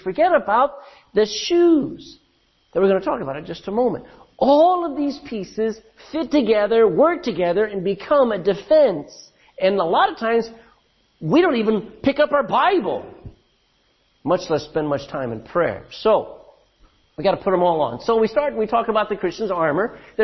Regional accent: Texas, United States; because I am a Texan. I used to never wear shoes.

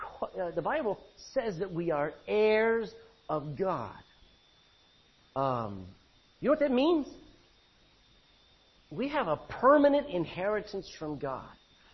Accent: Texas, United States; I'm Texan, American, I'm Irish, and I have a heavenly citizenship.

